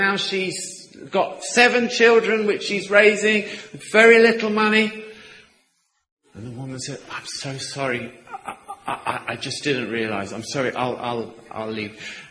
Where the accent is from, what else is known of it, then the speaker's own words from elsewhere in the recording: London, United Kingdom; I'm basically a Londoner. I was a special needs teacher there for a long time